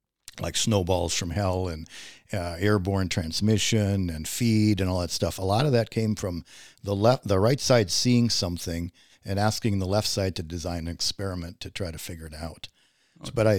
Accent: Rochester, Minnesota, United States; And so I'm not from a farm. I came from Rochester, Minnesota.

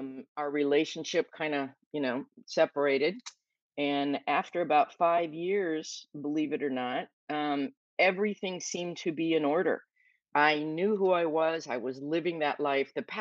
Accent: Minnesota, United States; So I grew up in Minnesota, little tiny town, 250 people.

